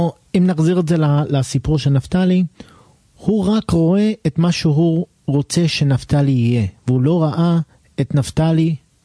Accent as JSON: {"language": "Hebrew", "country": "Canada", "also_born_or_lived": "Israel", "said": "יש לי פה dual citizenship, אני גם קנדי, גם ישראלי"}